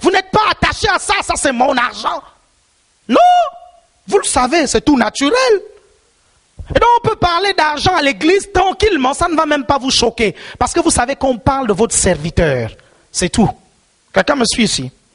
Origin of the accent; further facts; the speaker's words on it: Divenié, Niari, Republic of the Congo; born there; Moi, je suis né au Congo-Brazzaville, dans un village appelé Divenié. Un vieux village. Je suis né là-bas.